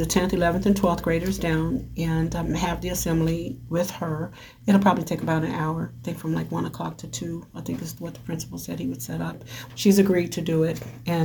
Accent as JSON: {"language": "English", "region": "California", "country": "United States", "said": "I'm from California. I drove up Mount Baldy and down Mount Baldy at the age of 16."}